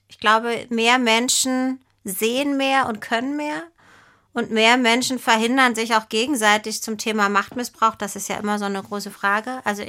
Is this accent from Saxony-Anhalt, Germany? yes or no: yes; Stendal, Saxony-Anhalt, Germany; ich war mit 14 im Theaterjugendclub in meiner Heimatstadt Stendal in Sachsen-Anhalt